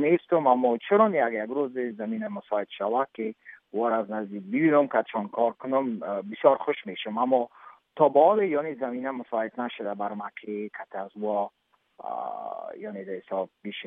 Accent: Afghanistan; چون خونم افغان است و خودم افغان استم، پدر و مادرم افغان استن

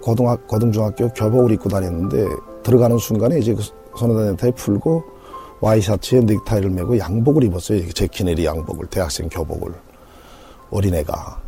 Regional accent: Pyongyang, North Korea; now in South Korea; 저는 이제 고향이 평양이고요. 나이는 지금 45이고

